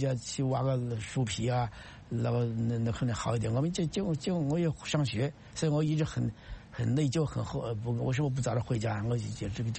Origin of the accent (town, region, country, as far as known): China